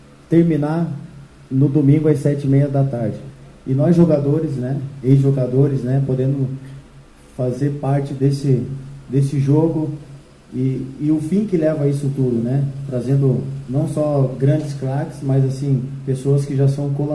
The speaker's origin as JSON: {"language": "Portuguese", "town": "Curitiba", "region": "Paraná", "country": "Brazil", "said": "Eu sou de Curitiba"}